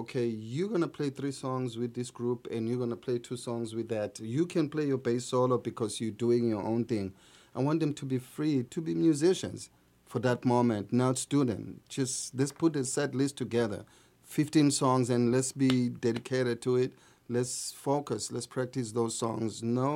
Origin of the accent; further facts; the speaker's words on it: South Africa; growing up in South Africa, you know, I was never given that kind of opportunity to learn